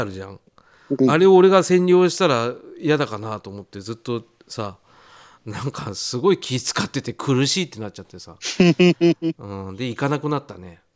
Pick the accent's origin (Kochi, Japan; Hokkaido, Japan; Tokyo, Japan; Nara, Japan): Tokyo, Japan; 僕は、東京で生まれて東京で育ったヒップホップ育ちなんですけど。